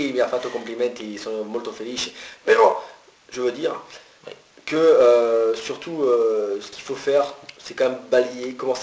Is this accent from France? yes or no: yes; Strasbourg, Grand Est, France; Parce que moi, je suis strasbourgeois